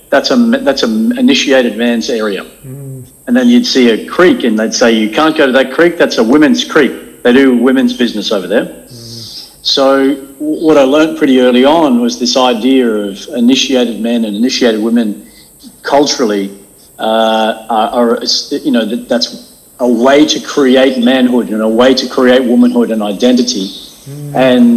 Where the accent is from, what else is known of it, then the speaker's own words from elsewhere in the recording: Papua New Guinea; I'm born and raised in Papua New Guinea. So I was Australian expatriate. My parents were there from the 70s and growing up as a young fella in PNG.